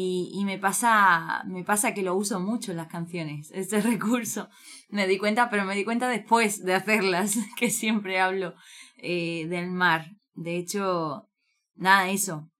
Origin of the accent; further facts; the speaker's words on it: Cádiz, Andalusia, Spain; also born or lived in Madrid; now in Uruguay; yo vengo de Cádiz, España, que es una ciudad con unas playas muy lindas y con el mar con mucha presencia del mar siempre. Y bueno, después es cierto que viví un tiempo en Madrid, pero después me vine aquí a Uruguay